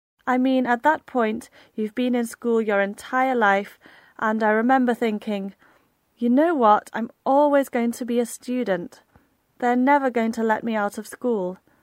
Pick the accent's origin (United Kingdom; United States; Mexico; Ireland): Ireland; accent: Irish; now in Spain; Really? I thought I lost my Irish accent after moving south from Ireland to Spain.